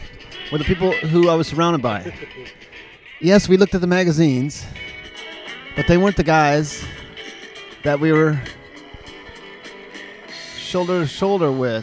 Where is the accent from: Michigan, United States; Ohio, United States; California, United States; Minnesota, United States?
Minnesota, United States; also born or lived in Kansas / New Mexico; where you're from, I say Minnesota because my skateboarding was born in Minnesota, but technically, I was born in Kansas.